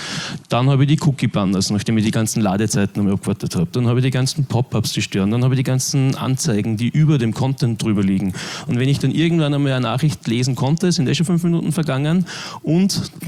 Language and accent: German; Linz, Upper Austria, Austria; also born or lived in Vienna; ich komme aus Linz, habe jahrzehntelang eigentlich auch in Wien gewohnt und so die Rückübersiedlung nach Linz war für mich ein bisschen so der Einstieg in die Medienbranche